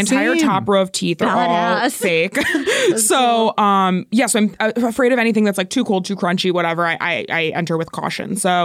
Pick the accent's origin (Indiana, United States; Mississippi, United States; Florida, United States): Florida, United States; Yeah, I grew up with Arita's, but I grew up in Florida, so it was Italian ice, not water ice.